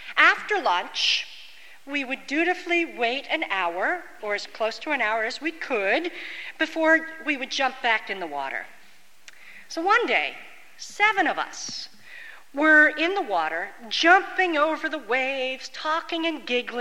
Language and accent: English; Babylon, New York, United States; I was born on Good Friday and raised in a town called Babylon. That tells you a lot about my life. But I was born in a town, raised in a town called Babylon, which really was by the waters of the south shore of Long Island.